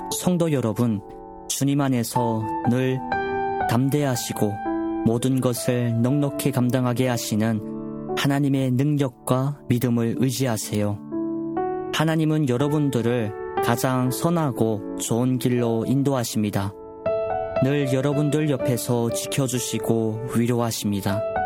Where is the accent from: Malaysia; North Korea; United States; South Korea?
North Korea; 저희 고향에 계시는 북조선에 계시는 성도님들께서도